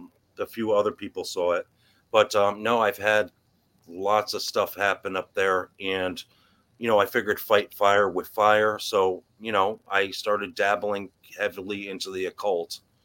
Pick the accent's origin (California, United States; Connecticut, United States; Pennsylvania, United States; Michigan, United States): Connecticut, United States; Norwalk; growing up, I grew up in Norwalk, Connecticut.